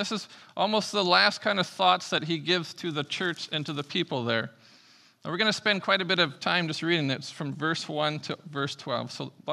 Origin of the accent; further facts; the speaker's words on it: Canada; I didn't even have a license, and I'm Canadian.